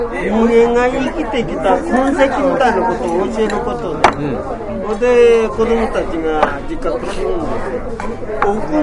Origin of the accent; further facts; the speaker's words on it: Tokyo, Japan; born there; 僕は東京生まれやからね